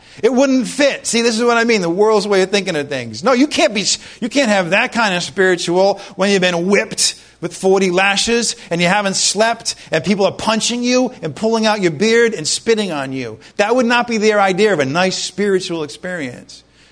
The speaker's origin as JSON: {"language": "English", "region": "Rhode Island", "country": "United States", "said": "I'm from Rhode Island. That's what we used to say."}